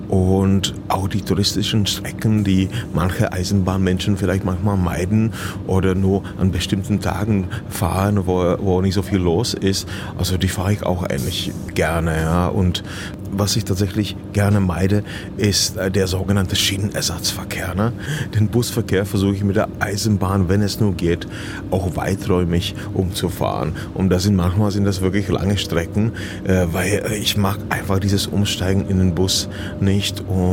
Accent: Lomnice nad Popelkou, Liberec Region, Czechia; wie meine Kleinstadt im böhmischen Paradies in Tschechien, wo ich herkomme. 1906 Lomnice nad Popelkou, so heißt der Ort

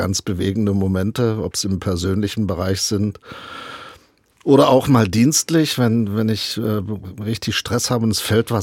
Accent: Brandenburg, Germany; Ich bin im Brandenburgischen groß geworden. Ich kenne das Dorfleben.

